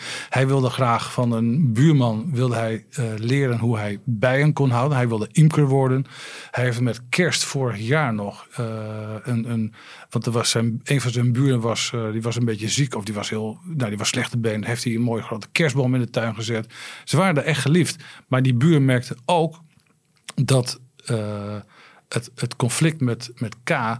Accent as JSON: {"language": "Dutch", "town": "Nieuw-Amsterdam", "region": "Drenthe", "country": "Netherlands", "said": "Ik kom zelf uit Nieuw-Amsterdam en ik ben ook wel eens gek aangekeken in Nieuw-Amsterdam. Terwijl ik een echte Nieuw-Amsterdammer ben."}